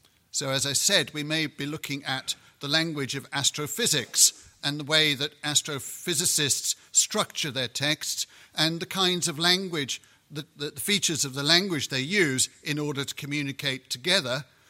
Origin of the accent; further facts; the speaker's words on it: United Kingdom; I'm from Britain.